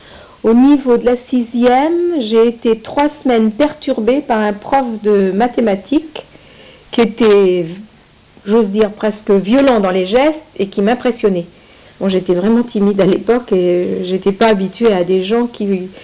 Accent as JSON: {"language": "French", "town": "Bressé", "country": "France", "tie": "born there", "said": "Oui, je suis née à Bressé."}